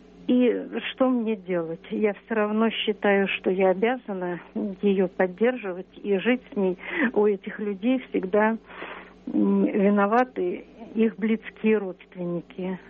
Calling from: Moscow, Russia; из Москвы.

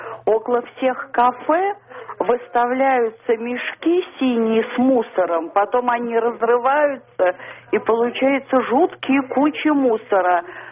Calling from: Saint Petersburg, Russia; Я звоню из Санкт-Петербурга.

